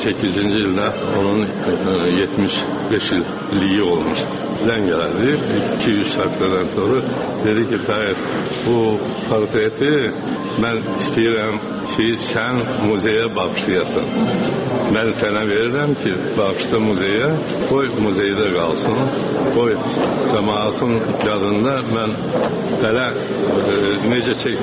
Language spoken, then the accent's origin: Azerbaijani; Baku, Azerbaijan; born there; Biz Bakıda yaşayırıq, anadan olmuşuq.